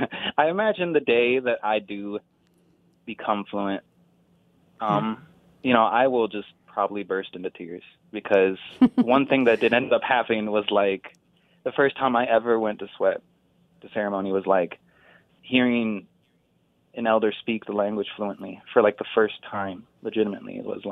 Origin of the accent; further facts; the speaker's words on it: Pine Ridge, South Dakota, United States; Well, essentially, you know, I'm from Pine Ridge